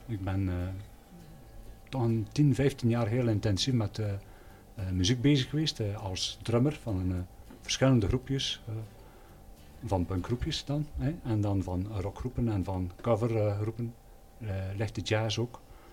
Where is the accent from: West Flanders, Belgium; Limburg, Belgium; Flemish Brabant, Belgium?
West Flanders, Belgium; Bruges; now in Roeselare, Belgium; ik ben geboren in Brugge. Mijn dialect vermoedt dat misschien wel een klein beetje. Nee, maar ik ben van Brugge oorspronkelijk. En sedert 2006 wonen wij in Roeselare.